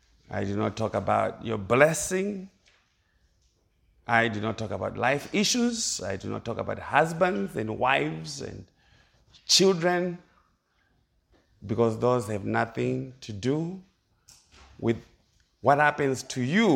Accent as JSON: {"language": "English", "country": "Zimbabwe", "lives_now": "United States", "said": "I'm from Zimbabwe, but I am also from the US of A."}